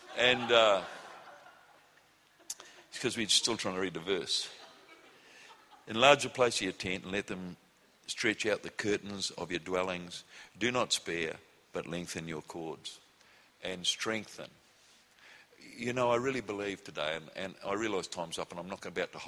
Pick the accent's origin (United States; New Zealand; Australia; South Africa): New Zealand; born there; I was born in New Zealand. We speak English.